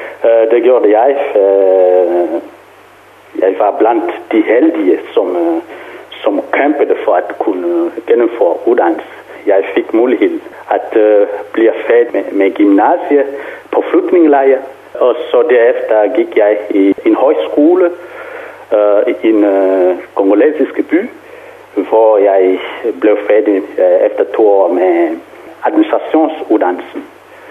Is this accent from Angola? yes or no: yes; Cabinda, Angola; Danish is a second language; Og 2 år senere, så besluttede jeg at vende tilbage til mit hjemland. Og det skete i 1993, hvor jeg kom i Cabinda og gik ind for at arbejde også i kirken i Cabinda som præstaspirant.